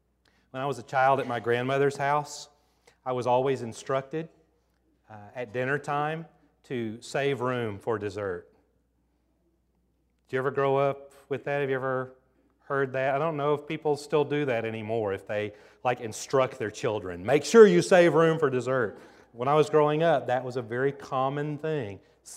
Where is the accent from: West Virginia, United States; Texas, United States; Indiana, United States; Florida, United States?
Texas, United States; Growing up in Texas, Christmas Eve and Christmas Day was always about one thing, particularly growing up in South Texas.